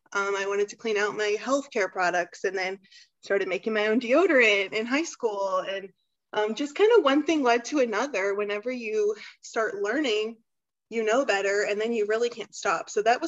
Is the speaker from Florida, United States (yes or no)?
no; Troy, Missouri, United States; I'm from Troy, Missouri. So this was only like 45 minutes from where I grew up.